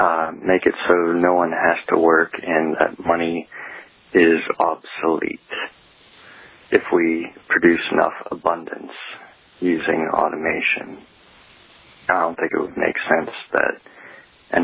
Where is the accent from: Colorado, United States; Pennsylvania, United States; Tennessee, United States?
Pennsylvania, United States; Pittsburgh; I'm from Pittsburgh.